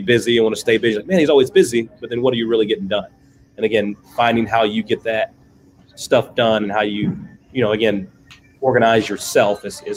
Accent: Texas, United States; I'm from Texas, so recruiting, you know, Texas kids is something that, you know, interests me

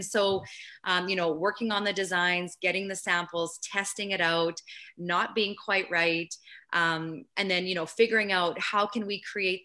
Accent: Saskatoon, Saskatchewan, Canada; opening up an integrated health therapies clinic here in my hometown of Saskatoon, Saskatchewan, Canada.

